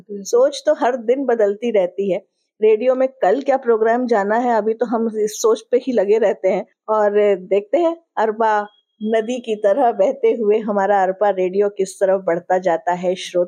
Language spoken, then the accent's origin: Hindi; Bilaspur, Chhattisgarh, India; हम लोग बिलासपुर के रहने वाले हैं